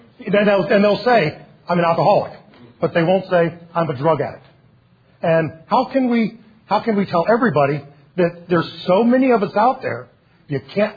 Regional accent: St. Petersburg, Florida, United States; I'm from St. Petersburg, Florida, and I'm an addict.

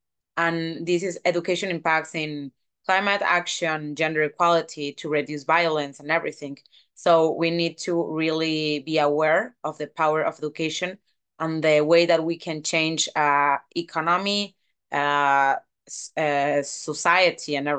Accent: Tabasco, Mexico; English is a second language; I'm from Mexico. I'm an education activist in my country, but especially in my state. It's called Tabasco in Southeast Mexico.

